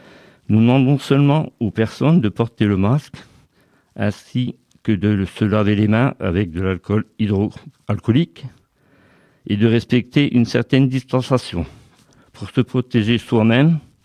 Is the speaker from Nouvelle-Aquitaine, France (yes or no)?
no; Annay-sous-Lens, Hauts-de-France, France; d'Annay-sous-Lens